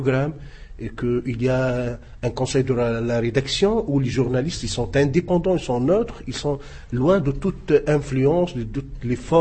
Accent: Tunisia; mais chez nous, en Tunisie, nous avons besoin d'une contribution

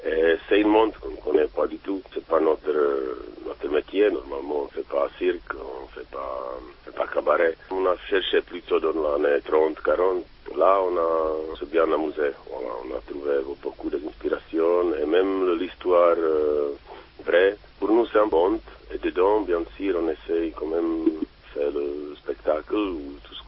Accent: Czechia; French is a second language; Ça, c'est quelque chose qui nous manque chez nous, à Tchéquie

